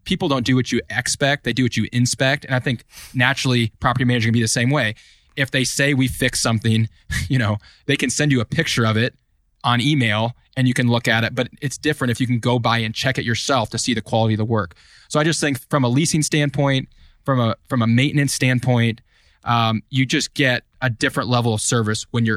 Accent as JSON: {"language": "English", "town": "Des Moines", "region": "Iowa", "country": "United States", "said": "You know, so I'm from Des Moines. So, you know, some of my friends that I grew up with now are commercial brokers."}